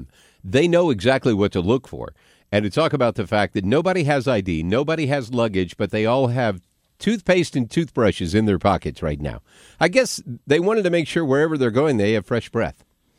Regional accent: Arkansas, United States; Growing up in Arkansas, the Tennessee makes sense to me.

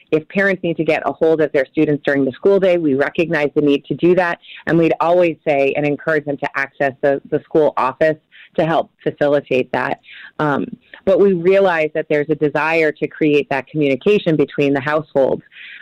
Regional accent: Manchester, North West England, United Kingdom; that's where we know that, like in my hometown in Manchester

